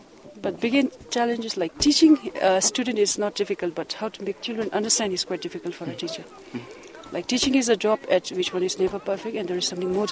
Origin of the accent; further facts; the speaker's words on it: Thimphu, Bhutan; English is a second language; I'm from Thimphu, so I come here for the first time in Bumthang